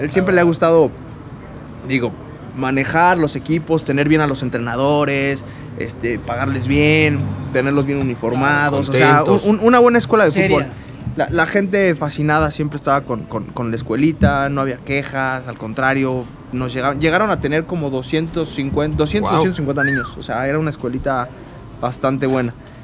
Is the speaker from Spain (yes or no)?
no; Satélite, State of Mexico, Mexico; Nosotros somos del Estado de México, de la ciudad de Satélite.